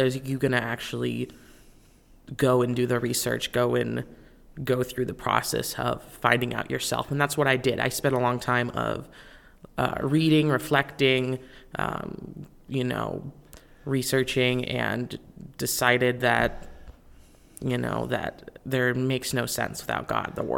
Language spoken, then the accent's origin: English; Kentucky, United States; born there; I was born in Kentucky, but we moved several times during my childhood.